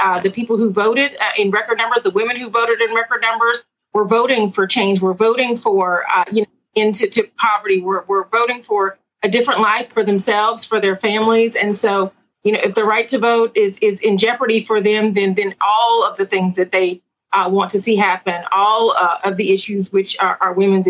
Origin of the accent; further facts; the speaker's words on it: Atlanta, Georgia, United States; Senator Klobuchar down there making the case in my hometown of Atlanta today